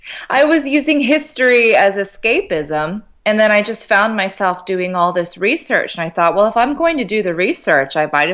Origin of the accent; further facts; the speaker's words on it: Charlotte, North Carolina, United States; I'm from the States. I'm from Charlotte, North Carolina, where I have been teaching and doing research and completing my master's degree for a couple of years now.